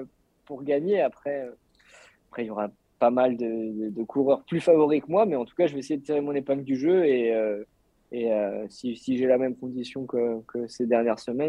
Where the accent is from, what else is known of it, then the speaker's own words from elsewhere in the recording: France; Après, je suis français, c'est peut-être pas très objectif